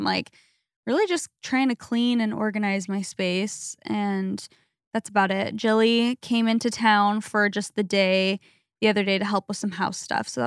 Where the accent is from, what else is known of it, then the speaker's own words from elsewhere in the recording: Arizona, United States; just where we grew up in Arizona, like, not that everyone lived in a big house, but where we live now, it's a lot more cozy, like coastal homes